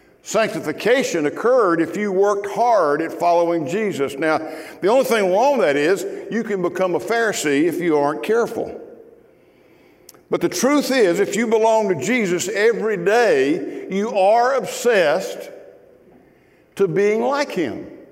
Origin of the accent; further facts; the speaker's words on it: Mississippi, United States; I grew up in Mississippi, and I dated a girl and married her, and her daddy owned a dairy farm.